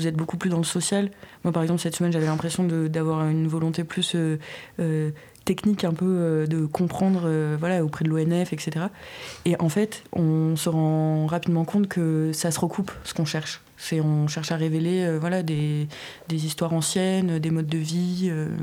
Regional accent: Marseille, Provence-Alpes-Côte d'Azur, France; Moi, j'ai pas l'habitude, je viens de Marseille.

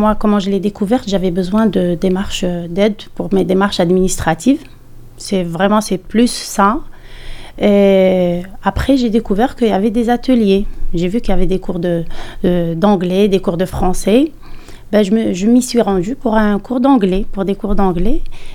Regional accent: Chlef, Chlef Province, Algeria; Moi, je viens de Chlef. C'est le centre.

